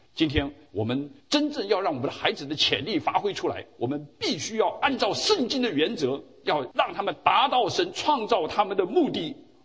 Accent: China; 弟兄姐妹，我们中国人已经蒙了很大的一些祝福

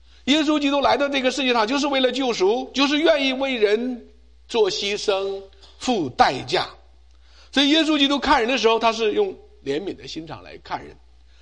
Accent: China; moved away as an adult; 那个时候我们从大陆来的那些留学生啊，都很不容易，拎两个皮包过来

